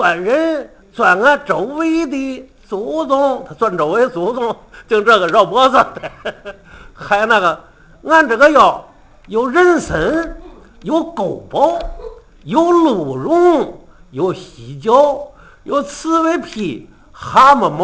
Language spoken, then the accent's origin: Chinese; Jinghai, Tianjin, China; 我老家静海县老家静海县，在老家农村的时候呢，没有这个京东大鼓。